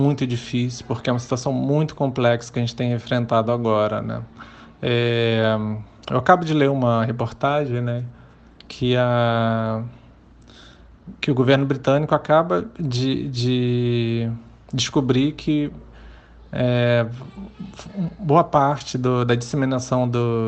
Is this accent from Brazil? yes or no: no; Mozambique; A gente nasceu fora do país devido à perseguição, né? A gente foi morar em outro continente, a gente passou a nossa infância em Moçambique, no sul da África, porque meus pais não podiam retornar ao Brasil.